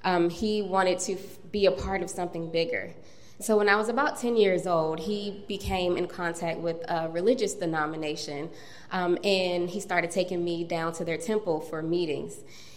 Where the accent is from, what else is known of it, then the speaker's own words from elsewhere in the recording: Baltimore, Maryland, United States; So I am from Baltimore. I was born in West Baltimore into a very large family.